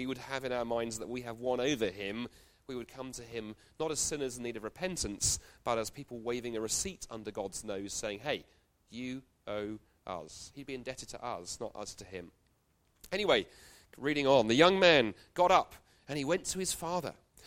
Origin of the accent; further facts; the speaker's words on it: United Kingdom; which as a Brit is about a mile